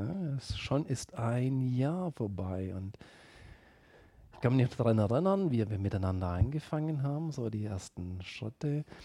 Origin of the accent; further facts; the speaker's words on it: Baden-Württemberg, Germany; wo seid ihr denn her? Sag, Richtung Stuttgart.